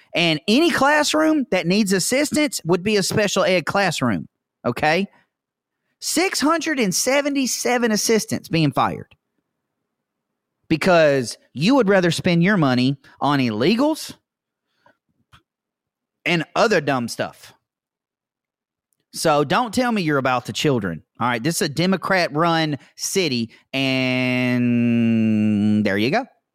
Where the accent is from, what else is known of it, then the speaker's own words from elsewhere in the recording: Mississippi, United States; You know, sorry, I'm from Mississippi. This is my Mississippi disclaimer